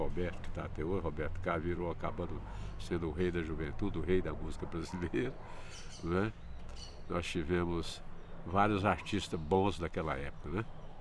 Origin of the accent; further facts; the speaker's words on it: Patos de Minas, Minas Gerais, Brazil; moved away as an adult; also born or lived in Belo Horizonte; now in Brasília, Brazil; vim para Brasília no final do ano de 1973. Morava em Belo Horizonte, saí de Patos, com 21 anos eu saí de Patos.